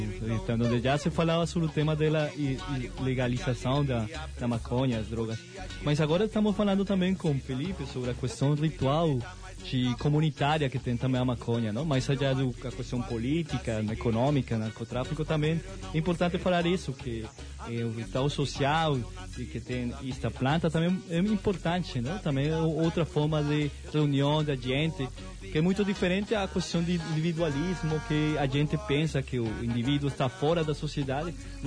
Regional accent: Colombia; Portuguese is a second language; No Brasil, eu sou colombiano

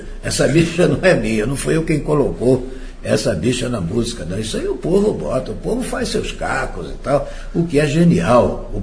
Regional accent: Rio de Janeiro, Brazil; Então eu vinha lá de Ipanema, aqui para Copacabana, que é a minha terra, gosto mais daqui.

